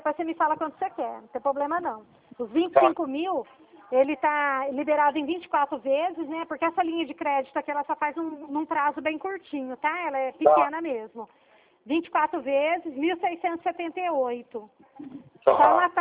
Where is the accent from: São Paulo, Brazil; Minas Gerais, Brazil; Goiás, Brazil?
São Paulo, Brazil; Eu sou do estado de São Paulo